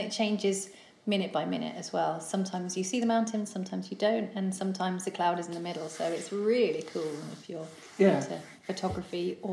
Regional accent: England, United Kingdom; also born or lived in Australia; now in Iceland; Well, I actually moved from Melbourne. I'm from England, but I lived in Australia for 6 years.

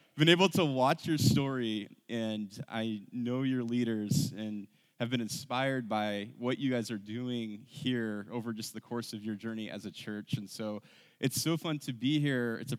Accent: Phoenix, Arizona, United States; also born or lived in Ponca City, Oklahoma; I'm from Phoenix, Arizona, and I'm super excited to be here today for three reasons. One is I was born in Oklahoma. This is my home state. I was born in a little town called Ponca City back in the early 80s.

